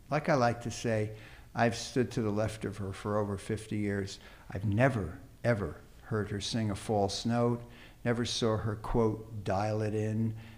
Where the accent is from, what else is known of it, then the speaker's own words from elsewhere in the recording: New Jersey, United States; I was really taken with that music when I grew up in South Jersey.